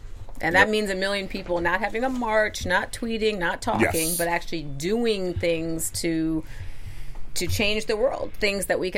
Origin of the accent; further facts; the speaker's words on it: Westport, Connecticut, United States; I'm like, no, I grew up in Westport, Connecticut, but I have compassion.